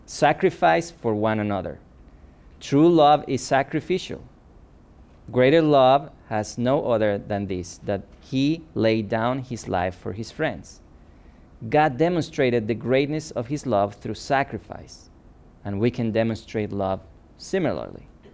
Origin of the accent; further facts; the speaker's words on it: Bolivia; English is a second language; I came from Bolivia, okay? And when I grew up, it was not common for me to get the trash regularly